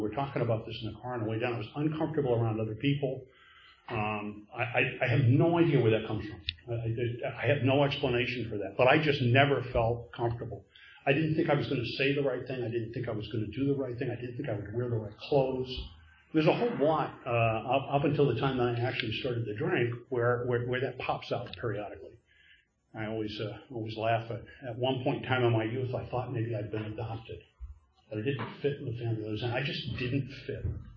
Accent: Maine, United States; I'm from Maine, so that's kind of where the story starts. I'm from rural Maine. My dad was a college professor, and I grew up out in the country

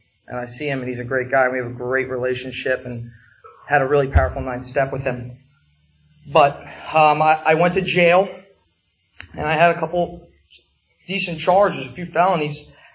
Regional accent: Coopersburg, Pennsylvania, United States; I live right down the street. I don't live very far from here. I grew up in Coopersburg

